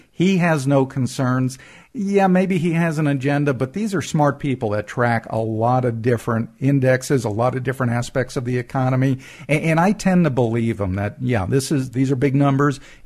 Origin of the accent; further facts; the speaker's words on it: East Coast, United States; Growing up on the East Coast, I know two things.